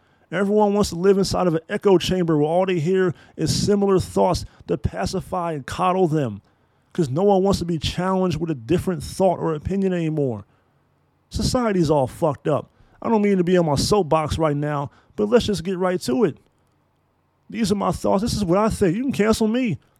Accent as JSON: {"language": "English", "town": "Frederick", "region": "Maryland", "country": "United States", "tie": "born or raised there", "said": "So from my combined experience of being in the Navy and growing up in Frederick, Maryland, I am not surprised about what John Gruden said."}